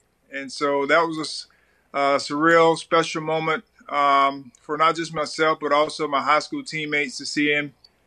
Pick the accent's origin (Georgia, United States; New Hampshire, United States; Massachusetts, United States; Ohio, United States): Georgia, United States; Thomasville; because I was from Thomasville and we watched him every Sunday morning on the Bobby Bowden Show.